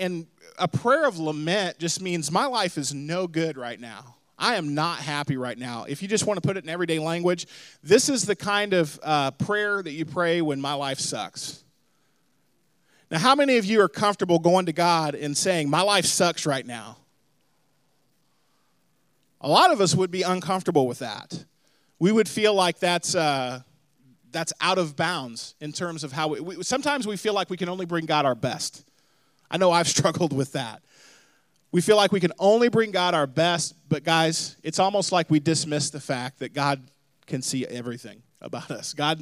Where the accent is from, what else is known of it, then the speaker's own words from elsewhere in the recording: the South, United States; Now, I grew up in the South, and I grew up with mom and dad that were Christians